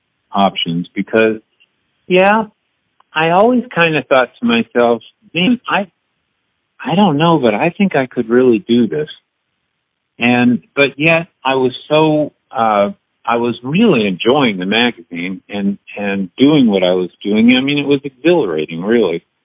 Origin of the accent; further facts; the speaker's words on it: New England, United States; I didn't grow up with country music. I grew up in New England, so it was kind of new to me.